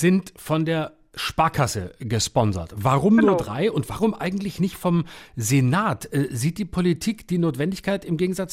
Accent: Baden-Württemberg, Germany; oder besonders schlimm, weil meine Heimat, Schwätzbinkle. Ja, es ist peinlich, aber es ist halt auch Schwaben

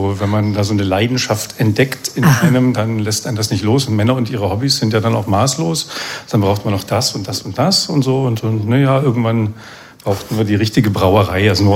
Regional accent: Thuringia, Germany; Na, ich komme ja ursprünglich und gebürtig aus Thüringen

